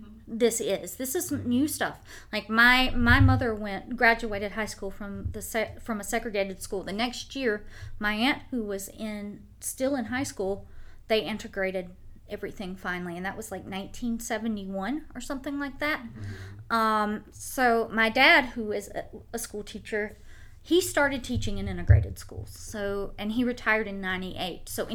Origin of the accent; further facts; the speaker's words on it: the South, United States; For me, I grew up here in the South in a rural school in the PD.